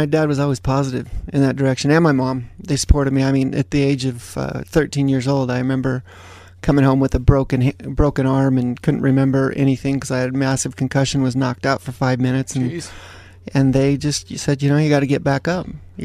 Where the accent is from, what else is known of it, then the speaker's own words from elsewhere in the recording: Cottonwood Heights, Utah, United States; also born or lived in California; No, I was in Cottonwood Heights. I went to Brighton High School. So yeah, it's I think once you grow up here, it's hard to leave. We were in California for 7 years, but came back.